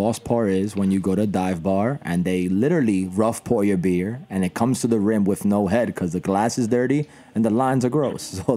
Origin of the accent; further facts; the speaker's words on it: Bronx, New York, United States; there's other kids like me who was passionate growing up in the Bronx and got into beer because of Bronx Ale House